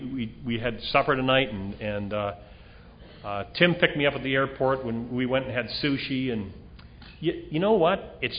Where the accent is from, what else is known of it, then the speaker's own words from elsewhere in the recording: Saskatchewan, Canada; born there; Anyway, I was born in Saskatchewan, very flat in Saskatchewan.